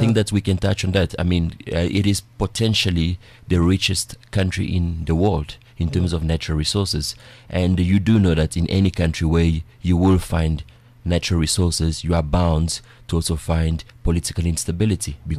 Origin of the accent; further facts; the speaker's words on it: DR Congo; I have to go down to the Congolese embassy and apply for a visa in order to visit my home country.